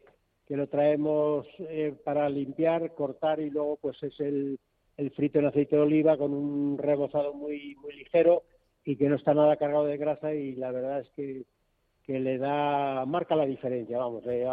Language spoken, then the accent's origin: Spanish; Leitariegos, Asturias, Spain; el laurel de Leitariego, que es mi pueblo